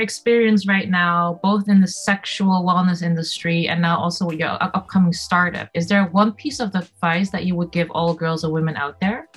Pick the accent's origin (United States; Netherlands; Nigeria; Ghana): Netherlands; Amsterdam, North Holland; now in Shanghai, China; I came from Europe from Amsterdam to Shanghai